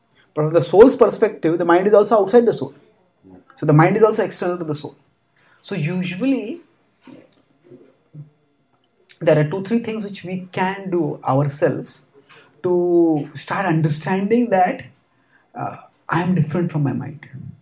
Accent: India; English is a second language; you know, I'm from India, so I give an example.

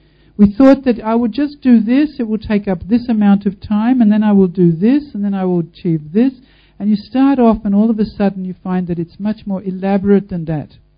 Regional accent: Melbourne, Victoria, Australia; when I went to visit Los Angeles, I'm from Melbourne actually, there I was away from my family

